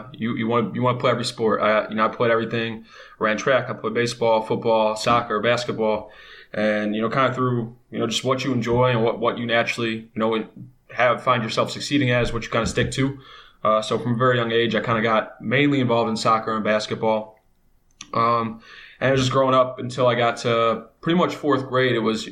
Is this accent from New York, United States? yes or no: no; Parma, Ohio, United States; And growing up in Parma, we have, you know, 3 middle schools, 3 high schools. It's a really big city.